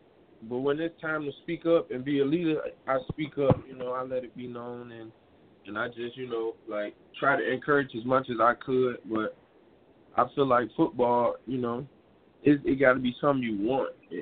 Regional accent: Chicago, Illinois, United States; It's growing up in Chicago, it's not really much opportunities. It's a rough environment

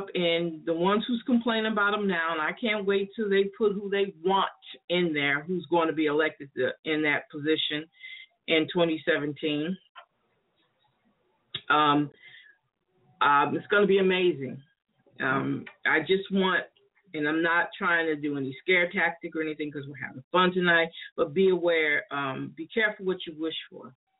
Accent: New York, United States; we used to have what you called block parties when we were growing up in New York.

